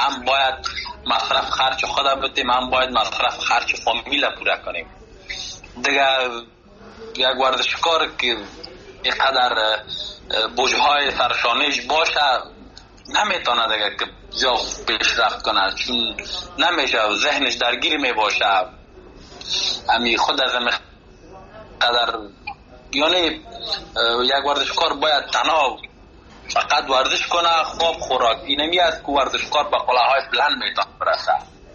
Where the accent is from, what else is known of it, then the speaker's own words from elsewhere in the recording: Afghanistan; چون خودم از افغانستان آمدم دیجه به مسابقات